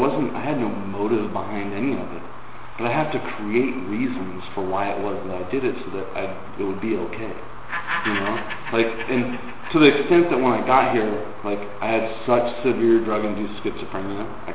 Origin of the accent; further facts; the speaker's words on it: Sahuarita, Arizona, United States; Everybody says, where are you from? I said, oh, just a little bit south of Tucson. Because Saurita is hard to especially pronounce if you read it.